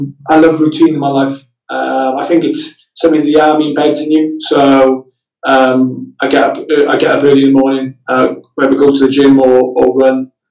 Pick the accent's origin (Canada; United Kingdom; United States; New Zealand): United Kingdom; Cardiff, Wales; Again, Cardiff being my hometown, it was very special for me to start there, being surrounded by my family, and then to finish there as well.